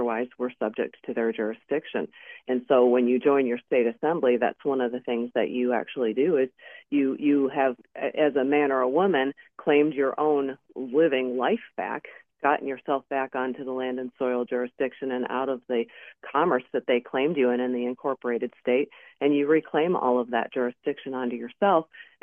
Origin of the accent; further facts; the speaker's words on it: New York, United States; now in Michigan, United States; You know, I'm from New York. I'm actually a New Yorker born. I am domiciled on Michigan now